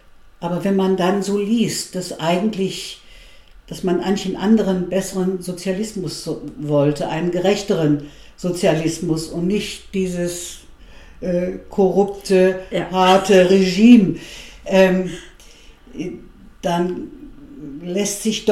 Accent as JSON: {"language": "German", "region": "West Germany", "country": "Germany", "said": "Ich komme ja aus dem Westen. Man weiß ja da eigentlich nicht viel über das Leben hier"}